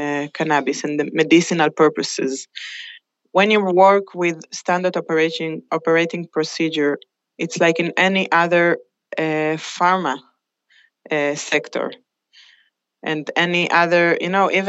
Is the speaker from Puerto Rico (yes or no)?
no; Israel; now in United Kingdom; I am from Israel, but I'm working in the UK with the group.